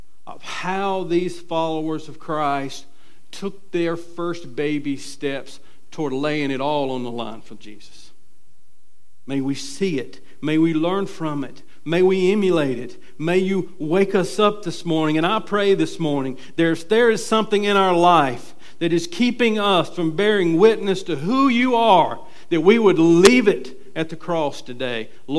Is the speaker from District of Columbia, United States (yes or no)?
no; Gastonia, North Carolina, United States; I was raised in West Gastonia. Nothing good comes out of West Gastonia.